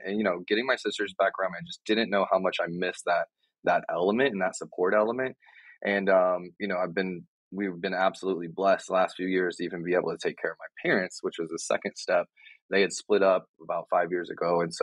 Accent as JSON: {"language": "English", "country": "DR Congo", "tie": "born or raised there", "also_born_or_lived": "Cameroon", "moved": "yes", "lives_now": "United States", "said": "I had just a very interesting upbringing in that I grew up in Africa with my family in Congo and Cameroon, like some very remote, unique places. And it really bonded us together. I came back to the U.S."}